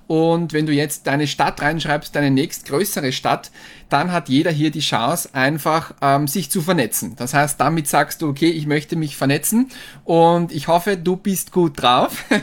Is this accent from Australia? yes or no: no; Hartberg, Styria, Austria; Ich bin aus Hartberg